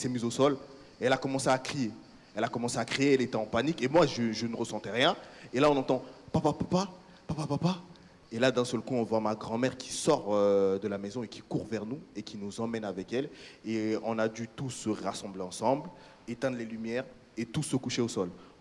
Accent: Central African Republic; Alors moi, j'ai fait une partie de mon enfance en Centrafrique, République centrafricaine, je ne sais pas si vous connaissez.

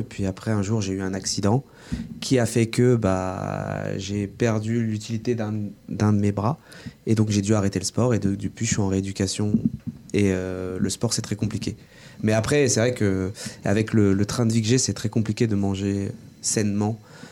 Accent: Orléans, Centre-Val de Loire, France; Alors moi, je suis né en France. J'ai vécu toute ma vie à la Source. Je suis orléanais et mes parents, eux, mon père est marocain et ma mère est algérienne.

